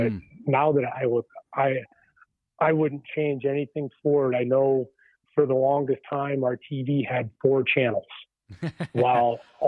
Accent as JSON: {"language": "English", "region": "Illinois", "country": "United States", "tie": "born or raised there", "said": "Born and raised in Illinois, little farm kid, grew up on a farm with about 1,500 acres, 600 head of cattle, 400 head of hogs"}